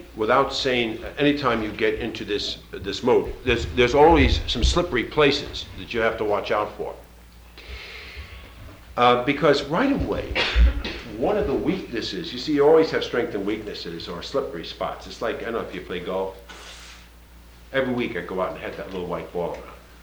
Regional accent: Los Angeles, California, United States; I come from Los Angeles. And down in Los Angeles, at least, there's a lot of anxiety.

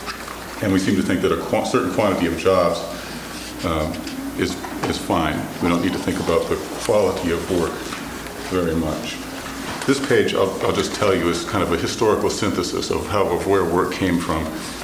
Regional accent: United States; since I am an American, I am the subject for study

